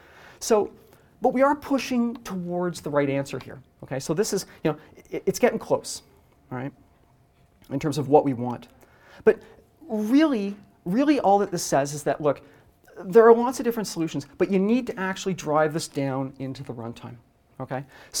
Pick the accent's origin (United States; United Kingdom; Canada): Canada; I'm Canadian, if you hadn't guessed.